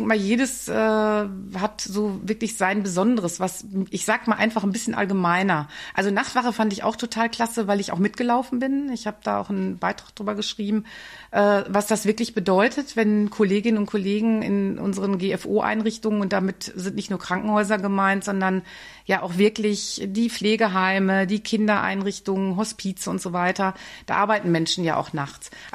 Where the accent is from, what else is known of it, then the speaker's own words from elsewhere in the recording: North Rhine-Westphalia, Germany; now in Brühl, Germany; wenn man so aus dem Münsterland kommt und ins Rheinland, dann war das schon auch ein Sprung ins kalte Wasser